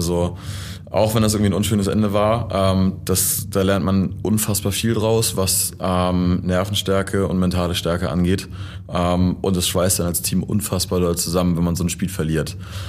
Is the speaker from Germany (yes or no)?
yes; Wedel, Schleswig-Holstein, Germany; wir sind beide in Wedel groß geworden